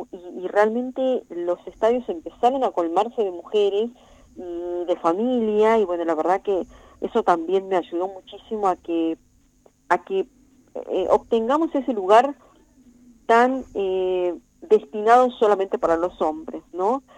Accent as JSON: {"language": "Spanish", "country": "Argentina", "said": "Actualmente soy la única argentina en ser campeona mundial de las cuatro entidades en la categoría Super Gallo."}